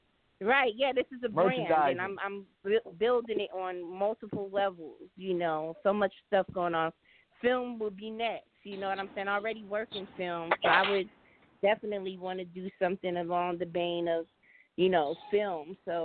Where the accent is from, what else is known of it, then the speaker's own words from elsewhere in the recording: Brooklyn, New York, United States; Yeah, I'm from Brooklyn.